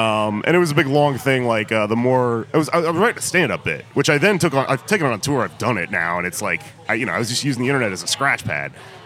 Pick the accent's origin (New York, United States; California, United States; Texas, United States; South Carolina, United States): Texas, United States; the reason I know about ICE and have for a long time is because I'm from Texas. And I'm mixed. Like, my dad's Mexican. My mom's white. Right? So half my family's Mexican.